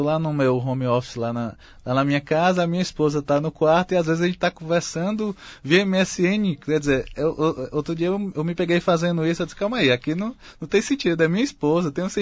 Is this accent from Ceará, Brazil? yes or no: yes; Fortaleza, Ceará, Brazil; Às vezes eu sou de Fortaleza